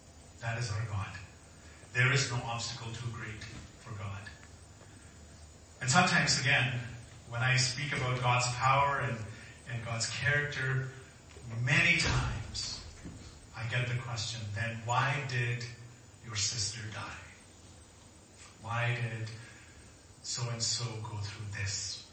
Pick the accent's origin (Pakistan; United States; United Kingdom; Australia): Pakistan; now in Canada; growing up in Pakistan, you're molded to be a Christian.